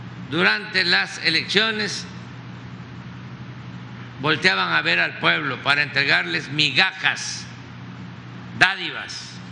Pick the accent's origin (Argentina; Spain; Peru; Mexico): Mexico; Chiapas; estar aquí en Chiapas, pues que es mi tierra, porque ahora que termine mi mandato, en 4 meses, ya me vengo a vivir a Chiapas